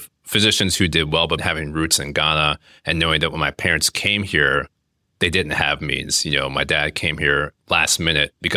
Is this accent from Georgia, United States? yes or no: yes; Atlanta, Georgia, United States; Like, you know, growing up in Atlanta, one of my idols, Dominique Wilkins.